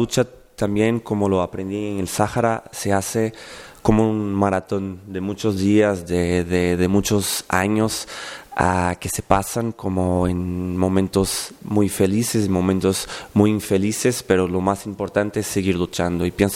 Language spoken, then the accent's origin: Spanish; Portugal; first language Portuguese; Spanish is a second language; also born or lived in Galicia / Mexico; el español para mí, bueno, no es mi idioma materno, soy portugués. Y mi español es una mezcla un poco de los lugares donde he pasado, la niñez en Galicia, en mis vacaciones, cuando estudié en México